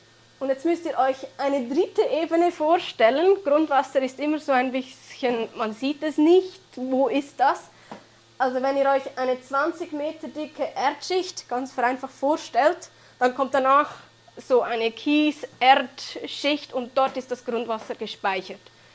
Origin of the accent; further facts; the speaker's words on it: Switzerland; Bei uns in der Schweiz ist das eigentlich nicht so